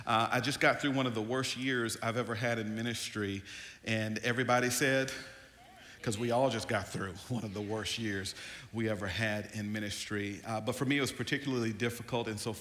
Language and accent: English; Mississippi, United States; did y'all know I'm black? And I'm from Mississippi, you know what I'm saying? So where I come from, 35 minutes, we call that cruel and unusual punishment.